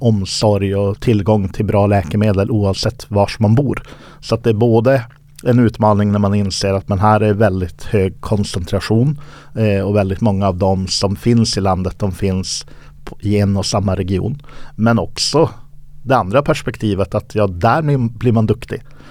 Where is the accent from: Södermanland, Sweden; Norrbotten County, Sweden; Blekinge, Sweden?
Norrbotten County, Sweden; Jag dels som norrbottning och med stuga i Skellefteå